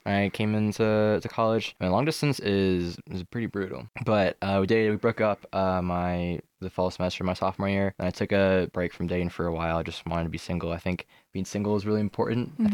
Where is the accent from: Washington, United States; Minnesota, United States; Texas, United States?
Texas, United States; Carrollton; I'm from Carrollton.